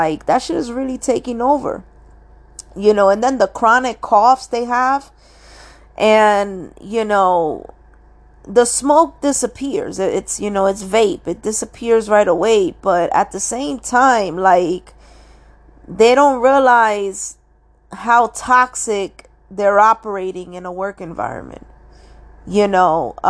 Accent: New York City, New York, United States; I come from the hood. I'm from Washington Heights, New York City. I was born 1985, you know.

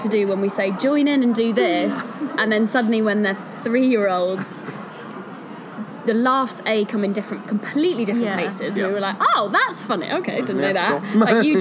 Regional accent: Cheltenham, South West England, United Kingdom; I'm from Cheltenham. I've been in London for the last few years, trained in London Studio Centre.

